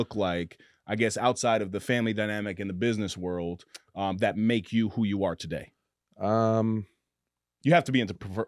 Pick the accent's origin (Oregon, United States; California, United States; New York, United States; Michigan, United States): New York, United States; Mount Vernon; So when it comes to water, unfortunately, I grew up in Mount Vernon, New York. You know, sink drink and the hose drink. Very normal.